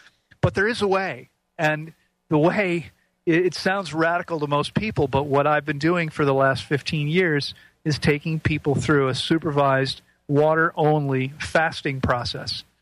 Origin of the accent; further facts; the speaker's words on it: United States; Now, growing up in the United States, I can tell you